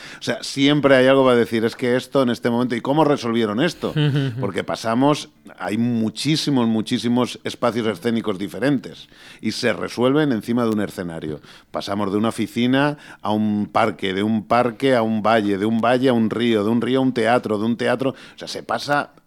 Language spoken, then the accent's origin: Spanish; Valencia, Valencian Community, Spain; pues somos valencianos